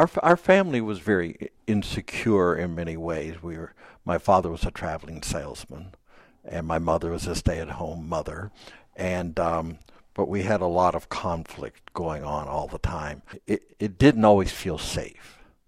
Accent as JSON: {"language": "English", "town": "Wheeling", "region": "West Virginia", "country": "United States", "tie": "born or raised there", "also_born_or_lived": "Charleston", "said": "And when I was in the seventh grade, we moved away from Wheeling to Charleston. I ended up at St. Albans, at St. Francis of Assisi Grade School in St. Albans"}